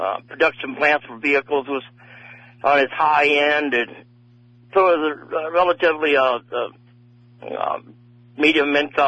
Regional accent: Flint, Michigan, United States; No, I grew up in Flint, Michigan.

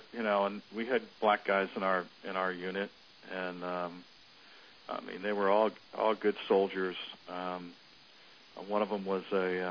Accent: New York, United States; Had played a lot in Sandlot, growing up in New York

